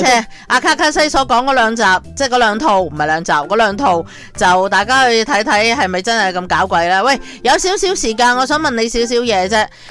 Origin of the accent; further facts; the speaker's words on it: Hong Kong; 我哋唔系净系香港人啦，净系即系我哋中国人都系咁啦